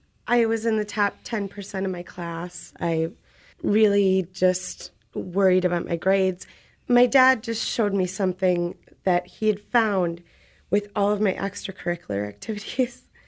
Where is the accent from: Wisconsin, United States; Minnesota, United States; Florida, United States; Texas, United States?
Wisconsin, United States; Waunakee; I'm from Wanakee.